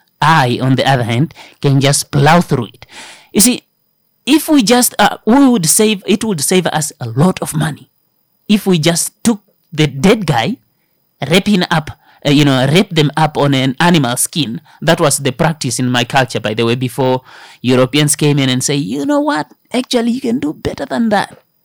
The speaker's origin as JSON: {"language": "English", "region": "Kavango East", "country": "Namibia", "said": "I'm from Kavango East."}